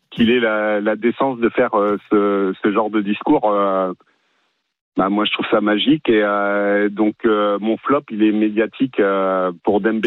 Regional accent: Brittany, France; je suis breton

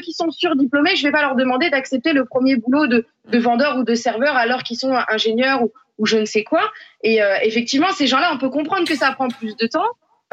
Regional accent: Île-de-France, France; moved away as an adult; je suis issue de la région parisienne, je suis née dans les Yvelines, j'y ai vécu pendant quasiment 30 ans, ça fait très peu d'années que je suis arrivée dans le Morbihan.

